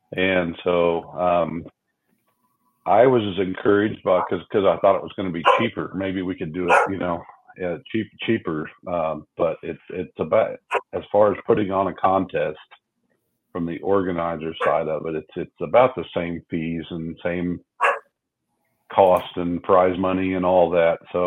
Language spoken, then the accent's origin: English; Kansas City, Missouri, United States; No, I'm born and raised in Kansas City, and I'm a Raiders fan.